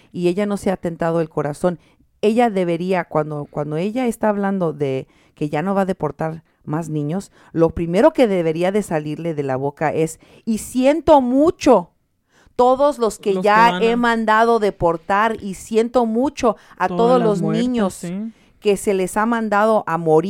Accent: Mexico; me dieron mucho orgullo como mexicana.

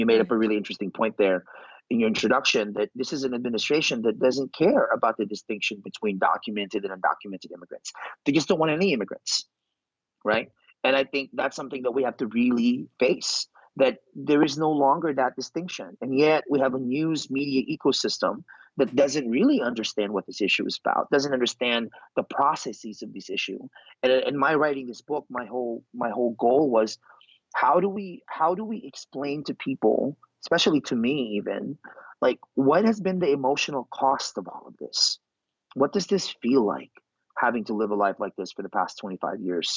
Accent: Philippines; accent: Tagalog; English is a second language; now in United States; the first thing I thought of to do was to get rid of my Tagalog accent, which is really thick.

